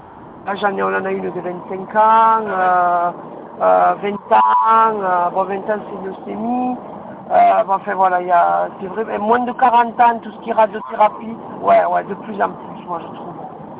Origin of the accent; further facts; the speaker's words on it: Toulouse, Occitanie, France; also born or lived in Montpellier; moi je suis toulousaine, hein, je suis pas d'ici. Donc Saint-André, ça fait 21 ans, 23 ans qu'on est dans la région.